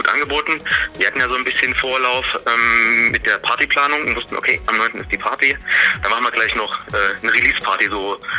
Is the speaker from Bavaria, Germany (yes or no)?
no; Leipzig, Saxony, Germany; Es ist halt so fast die Hälfte zwischen Leipzig, wo ich herkomme